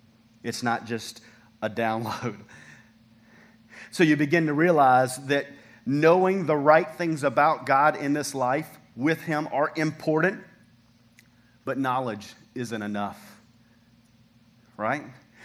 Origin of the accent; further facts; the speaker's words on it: the South, United States; you can tell I'm from the South.